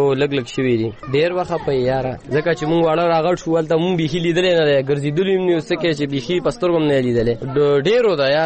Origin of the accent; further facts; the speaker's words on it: Nangarhar, Afghanistan; now in Pakistan; بس موږ ته پته ولې چې موږ افغانان یو دی پاکستانیان دی د خپل ملک د ازنګ ملک افغانستان دی